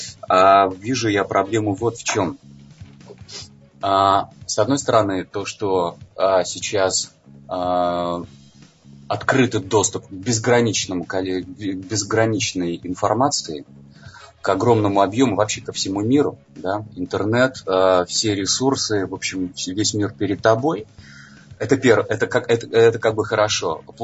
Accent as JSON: {"language": "Russian", "region": "Saint Petersburg", "country": "Russia", "said": "Я петербуржец."}